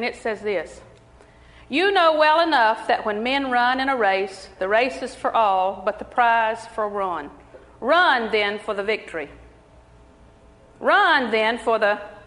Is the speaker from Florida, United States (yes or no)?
yes; Auburndale, Florida, United States; Well, I'm from Auburndale, so that's what you get. That's what we say in Auburndale. Auburndale is my home.